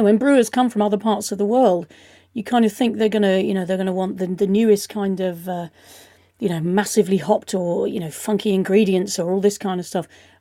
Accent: United Kingdom; it's something that, you know, we can rightly be proud of as British people.

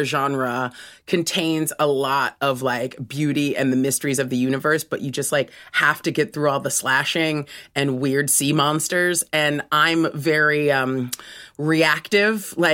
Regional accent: Los Angeles, California, United States; born there; I was born in Los Angeles, California.

